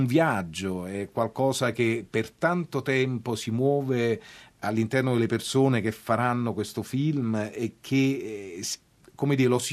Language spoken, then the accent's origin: Italian; Naples, Campania, Italy; Ho sempre detto che in realtà è Napoli perché io e noi siamo napoletani, e quindi chiaramente era Napoli perché era il nostro luogo